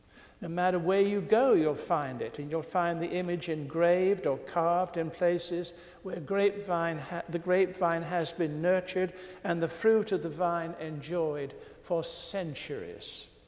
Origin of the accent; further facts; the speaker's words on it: United Kingdom; but I am British, and therefore I have my problems as a cynic. We're born with it, you know.